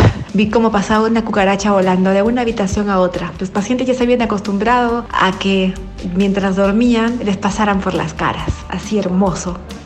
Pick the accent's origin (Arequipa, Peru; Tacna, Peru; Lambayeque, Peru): Tacna, Peru; yo soy de Tacna, que es una ciudad de Perú que es frontera con Chile